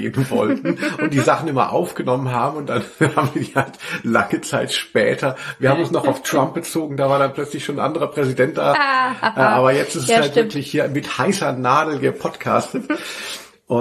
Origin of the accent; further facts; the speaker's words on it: Hanau, Hesse, Germany; so hieß es damals in Hanau, wo ich aufgewachsen bin